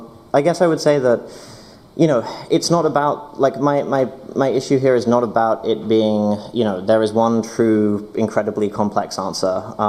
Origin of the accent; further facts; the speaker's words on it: United Kingdom; I'm British